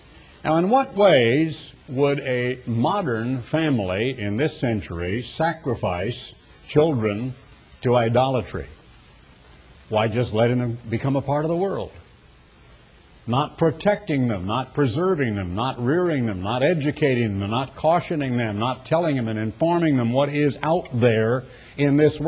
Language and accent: English; United States; I am an American. I'm a Christian first, a new creature in Christ first, and God's son and God's child first, but I'm also an American.